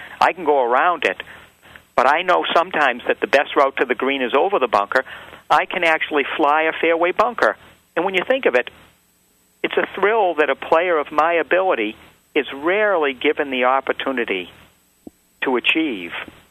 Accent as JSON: {"language": "English", "region": "New Hampshire", "country": "United States", "said": "The trouble today is, I'm from New Hampshire. I work in the Massachusetts area."}